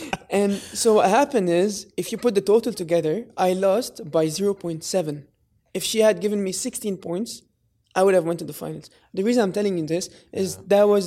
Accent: Lebanon; born or raised there

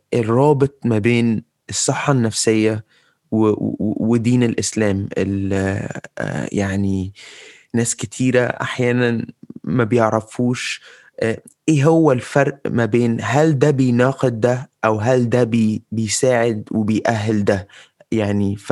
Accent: Libya; مش هقول في لبنان وسوريا، عندنا في ليبيا وان جنرال

